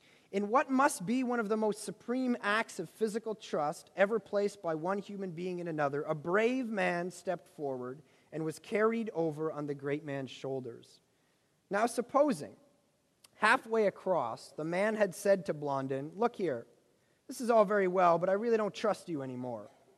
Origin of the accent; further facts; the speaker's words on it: Ontario, Canada; See, I'm from Ontario, so Niagara Falls is just kind of like everyone's been there, everyone's done it.